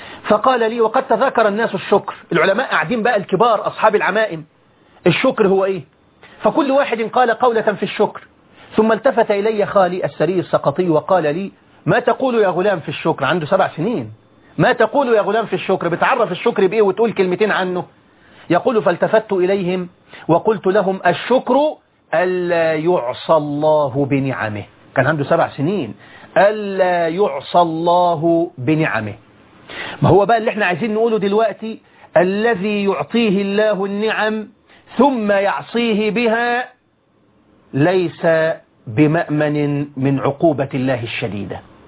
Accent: Egypt

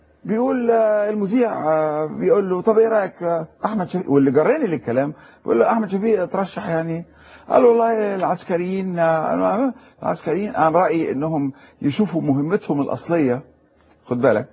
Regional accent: Egypt; وانا مواطن مصري

